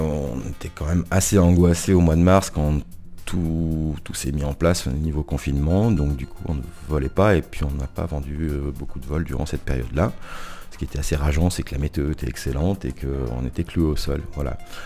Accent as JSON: {"language": "French", "town": "Quintenas", "region": "Auvergne-Rhône-Alpes", "country": "France", "said": "Alors moi je suis de Quintenat et alors j'en ai fait petit"}